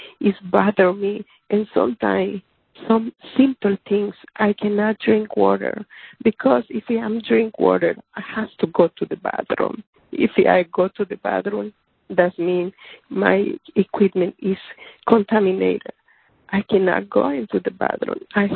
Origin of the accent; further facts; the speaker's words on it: El Salvador; English is a second language; moved away as an adult; now in United States; I come from El Salvador. I'm here for 20 years.